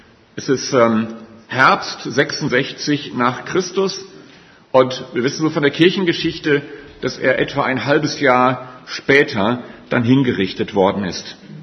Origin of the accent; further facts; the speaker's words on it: Gummersbach, North Rhine-Westphalia, Germany; Ich komme aus Gummersbach, gehe dort in die Gemeinde in Gummersbach-Dümmlinghausen